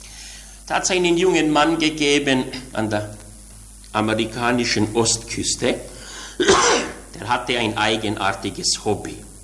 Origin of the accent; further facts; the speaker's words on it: Swabia, Germany; aber ich bin Schwabe, von mir müsst ihr sie nehmen